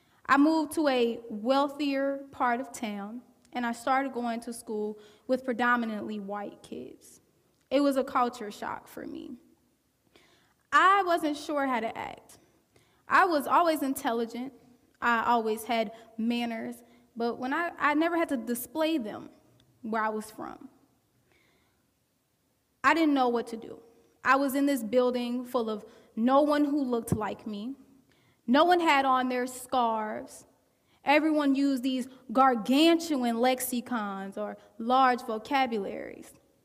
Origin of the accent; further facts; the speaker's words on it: Cincinnati, Ohio, United States; I come from Cincinnati, Ohio, and I went to school in the inner city, or what some consider the hood. We talk different in my city.